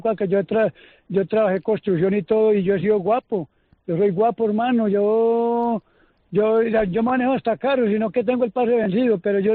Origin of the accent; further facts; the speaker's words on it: Colombia; now in Canary Islands, Spain; No, yo soy colombiano, sino que yo me vine con la mujer y para Canarias